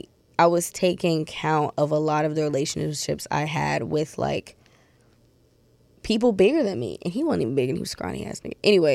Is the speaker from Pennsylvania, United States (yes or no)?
no; Long Beach, California, United States; If also, I always say I'm from Long Beach.